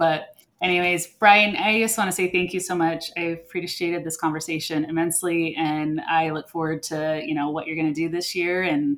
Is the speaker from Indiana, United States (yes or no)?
no; Arizona, United States; So I'm originally from Arizona, so I'm used to good weather all the time for the most part